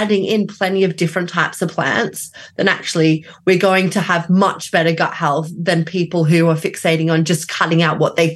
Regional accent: Australia; but I am Australian, so I know that it happens

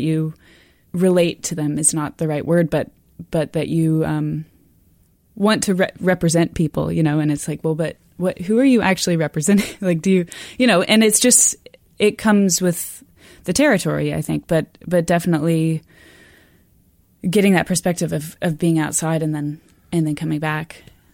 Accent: Austin, Texas, United States; as a kid growing up in Austin, which is a relatively family-friendly town, or at least was when I was growing up

